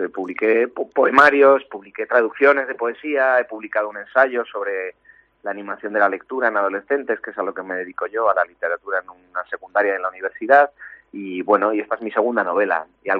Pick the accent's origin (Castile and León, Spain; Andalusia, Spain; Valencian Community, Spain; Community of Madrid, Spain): Community of Madrid, Spain; Madrid; also born or lived in Ferrol; Sí, yo soy nacido en Madrid y pasé muchos años en Madrid en la infancia, pero bueno, mi familia es ferrolana y acabamos por volver a Ferrol y estudié la carrera en La Coruña